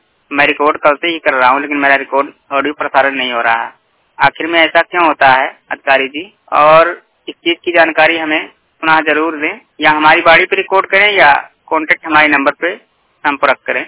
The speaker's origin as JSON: {"language": "Hindi", "town": "Ramnagar Kathautiya", "region": "Uttar Pradesh", "country": "India", "tie": "born or raised there", "said": "District जिला बस्ती ग्रामीण क्षेत्र का हूँ मैं, और क्षेत्र का नाम भी बता देता हूँ, ग्राम रामनगर कठौतिया के निवासी हूँ मैं।"}